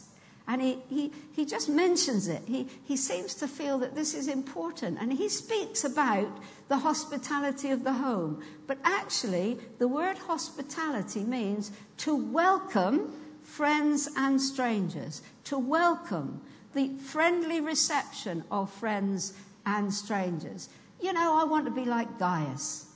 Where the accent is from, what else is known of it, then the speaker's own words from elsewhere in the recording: Dorchester, South West England, United Kingdom; I was born in Dorset. Dorchester is my home, and we are twinned in Dorchester with Bayeux. And so I grew up with the Bayeux Tapestry.